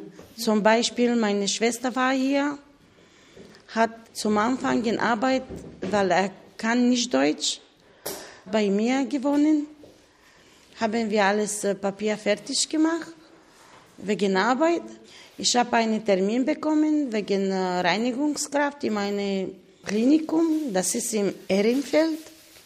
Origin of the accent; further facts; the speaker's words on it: Bulgaria; German is a second language; moved away as an adult; now in Germany; ich komme aus Bulgarien. Ich bin hier seit 2003.